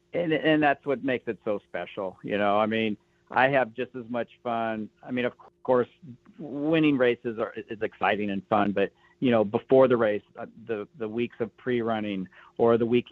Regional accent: California, United States; Growing up in the Riverside, San Bernardino area, you know, you have Walker Evans and Malcolm Smith.

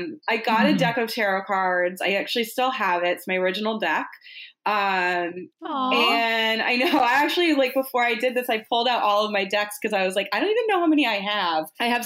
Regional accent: Boston, Massachusetts, United States; So I grew up in Boston, and my mom, when I was like maybe 10-ish or so, my mom would take me up to Salem every year during Halloween.

